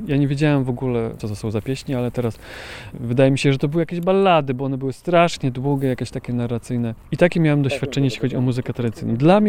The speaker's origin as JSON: {"language": "Polish", "town": "Węgrów", "region": "Masovian Voivodeship", "country": "Poland", "tie": "born or raised there", "said": "tam skąd pochodzę, jest taki festiwal folklorystyczny. Biesiada węgrowska była, pochodzę z Węgrowa."}